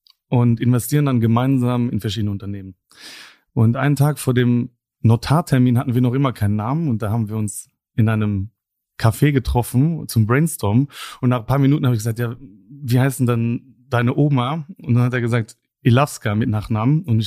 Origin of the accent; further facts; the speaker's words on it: Luxembourg; also ich bin selber Luxemburger